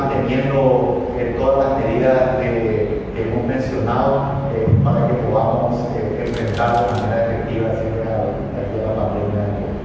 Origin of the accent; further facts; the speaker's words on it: Paraguay; creo que todos como paraguayos tenemos que seguir aferrándonos a las medidas de distanciamiento físico